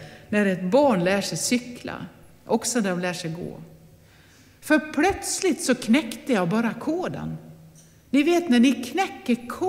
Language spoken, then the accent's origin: Swedish; Nås, Dalarna County, Sweden; när jag lärde mig cykla, då höll min pappa i pakethållaren. Hemma i Nås i Västerdalarna.